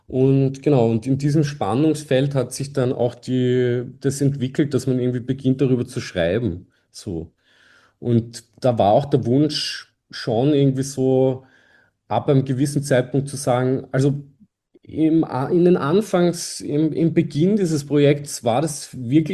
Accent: Vienna, Austria; wir als Wiener sind natürlich gesegnet

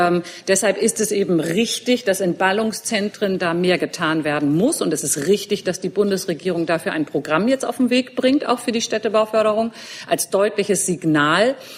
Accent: Hamburg, Germany; meiner Heimatstadt Hamburg

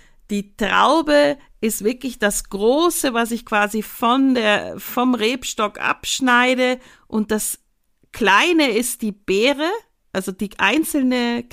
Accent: Germany; now in Austria; ich komme ja nun mal aus Deutschland

